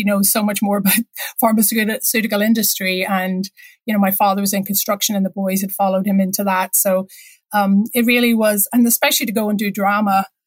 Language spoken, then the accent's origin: English; Northern Ireland, United Kingdom; Now, we had the luxury of being a pacifist because we grew up in South County Down.